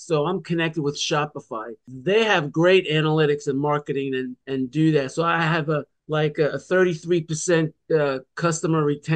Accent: Italy; accent: Italian; make the videos, the tick of the talk with my Italian accent.

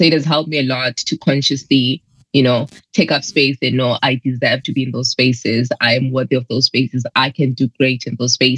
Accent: Zimbabwe; trying to find the meaning of my name, because I grew up in Zimbabwe.

